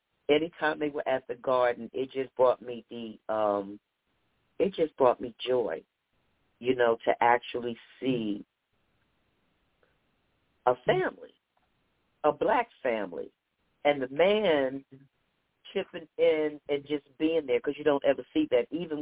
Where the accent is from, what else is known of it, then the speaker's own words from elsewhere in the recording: Jersey City, New Jersey, United States; And I'm from Jersey City, New Jersey, so I know blight firsthand.